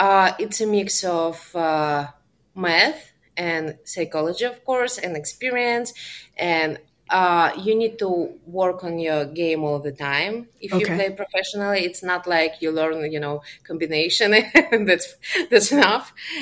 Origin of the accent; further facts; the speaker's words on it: Belarus; also born or lived in Ukraine; now in United States; Originally I'm from Belarus, like my husband as well. We lived in Ukraine too. And this is the country where I relocated from to United States.